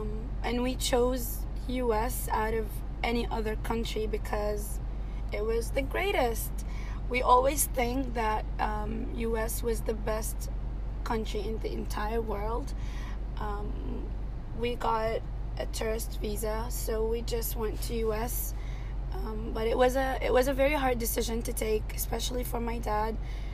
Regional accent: Syria; English is a second language; I'm from Syria originally. I was born and raised in Syria. I went to school there, and I actually lived in the war.

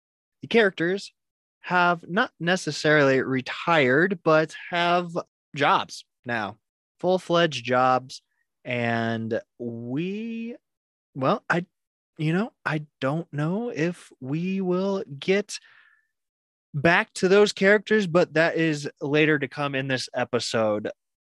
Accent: United States; as you probably all know, that I am obviously American.

